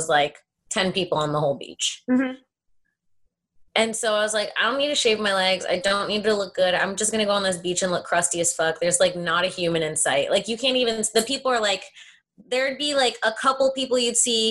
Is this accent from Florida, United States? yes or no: yes; Florida, United States; Because I think I've only seen that like a couple of times growing up in Florida.